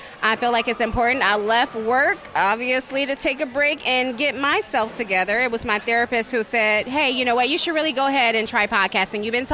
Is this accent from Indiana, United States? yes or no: no; Detroit, Michigan, United States; now in Chicago, United States; Originally from Detroit, Michigan.